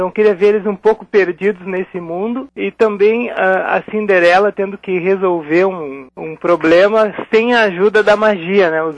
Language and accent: Portuguese; Porto Alegre, Rio Grande do Sul, Brazil; Porto Alegre.